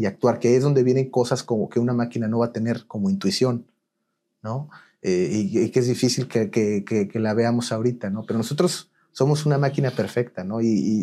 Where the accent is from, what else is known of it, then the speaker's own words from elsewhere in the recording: Durango, Mexico; convoqué varios jóvenes de diferentes escuelas en Durango. Yo soy de Durango.